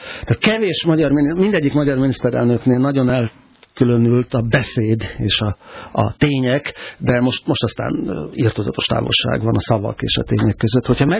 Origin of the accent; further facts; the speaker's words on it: Budapest, Hungary; Ugye budapestiek vagyunk